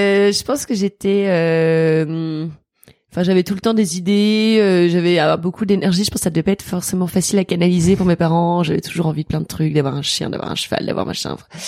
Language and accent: French; Toulouse, Occitanie, France; J'ai grandi à Toulouse. J'ai toujours grandi à Toulouse, et ma famille vient de Lille à l'origine. Donc tous mes cousins, mes grands-parents, enfin tout le monde est à Lille, mais on a bougé pour le boulot de mon père quand moi j'avais un an, je pense, et donc j'ai toujours vécu à Toulouse